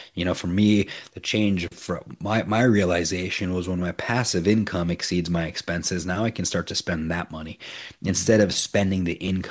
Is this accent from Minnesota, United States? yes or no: yes; Minnesota, United States; One of the wealthiest guys I grew up around back in Minnesota told me when I was real young